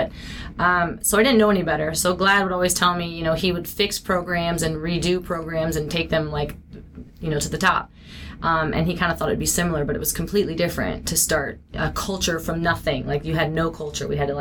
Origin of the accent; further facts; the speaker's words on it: Houston, Texas, United States; Sure. I mean, really, I'm from Houston, so I was recruited to play at NC State